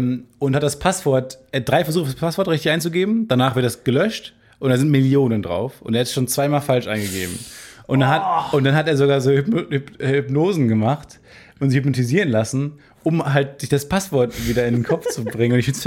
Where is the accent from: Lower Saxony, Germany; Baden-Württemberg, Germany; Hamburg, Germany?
Hamburg, Germany; In Köln, aber auch in Hamburg, in meiner Heimatstadt kam